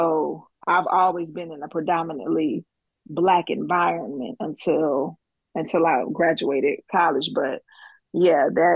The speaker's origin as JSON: {"language": "English", "town": "Dayton", "region": "Ohio", "country": "United States", "tie": "born or raised there", "said": "I'm from Dayton, Ohio originally. That's where I was born and reared in my teenage years, and then I immediately flew the coop after that. But I'm a Midwest girl, grew up in the inner city."}